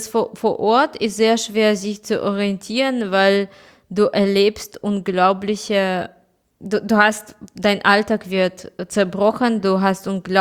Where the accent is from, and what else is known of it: Kyiv, Ukraine